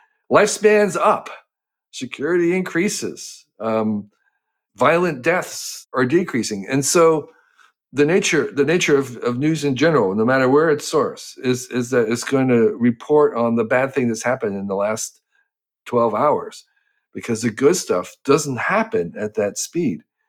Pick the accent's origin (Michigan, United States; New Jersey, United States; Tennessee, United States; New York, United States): New Jersey, United States; Westfield; In Westfield, New Jersey, and I planted a seedling